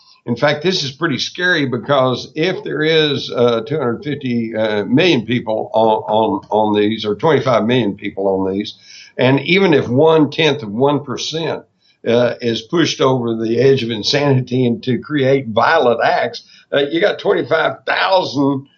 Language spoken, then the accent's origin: English; Texas, United States; I grew up in Texas, and back in the 40s and 50s, and everybody had guns, and we even took guns to school on occasion.